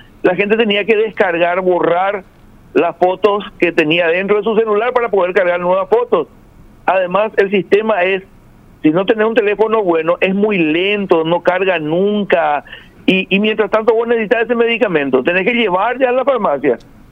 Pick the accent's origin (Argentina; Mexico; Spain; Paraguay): Paraguay; Asunción; Nosotros que somos aquí de Asunción, de repente, del departamento central o del lugar así cercano